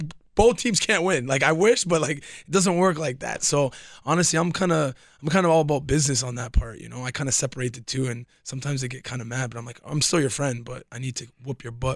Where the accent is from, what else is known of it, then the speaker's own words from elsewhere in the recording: Canada; Exactly, and he's Canadian too. I'm Canadian boy, so it would be perfect.